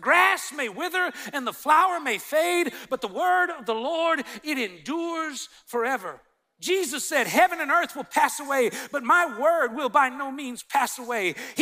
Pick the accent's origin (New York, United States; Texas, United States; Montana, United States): Texas, United States; Where I grew up in Texas, if you had the courage to call somebody a liar, you better enter into the laying of hands ministry pretty quick.